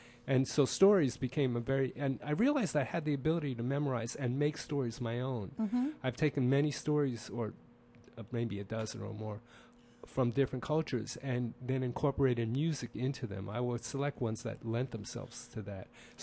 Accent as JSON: {"language": "English", "region": "New York", "country": "United States", "said": "I'm from New York, and I grew up around Dominican Republic, Puerto Ricans, African Americans, Asians, you know."}